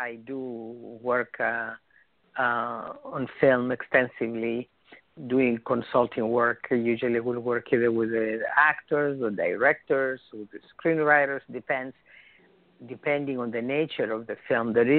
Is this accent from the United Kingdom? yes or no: no; Greece; now in United States; Yes, I was born and raised in Greece, but I've been here in the States for 52 years.